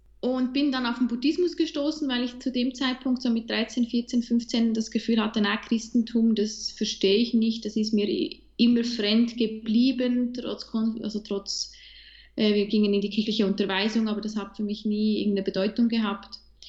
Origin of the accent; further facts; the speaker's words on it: Bern, Switzerland; born there; ich bin in Bern geboren, in einer nicht katholischen, also nur teils katholische Familie. Meine Mutter ist katholisch aufgewachsen im Kanton Luzern. Mein Vater reformierter Berner.